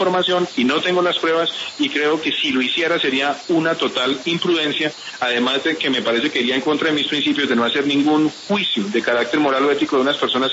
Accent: Colombia; Yo lo que más deseo como colombiano es que el Consejo Electoral obre con celeridad

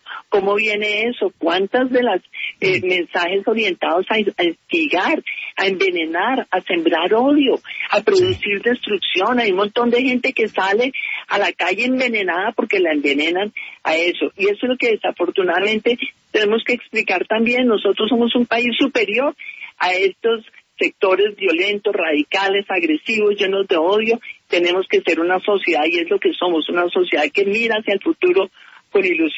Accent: Colombia; como colombiana

